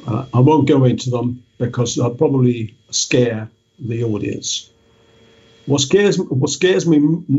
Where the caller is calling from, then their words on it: Italy; English is a second language; Remember, I am talking from Italy, so I have a Europe-wide perspective.